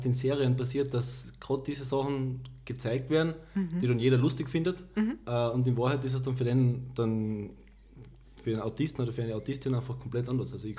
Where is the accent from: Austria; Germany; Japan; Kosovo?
Austria; Carinthia; frei als Kärntner jetzt interpretiert